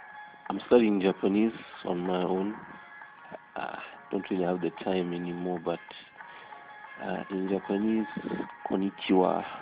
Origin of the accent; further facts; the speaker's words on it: Botswana; born there; first language Setswana; English is a second language; we have Setswana. That's from my country of birth. In Setswana, we say Dumelang. Yeah. Still have my accent, so I'm all good.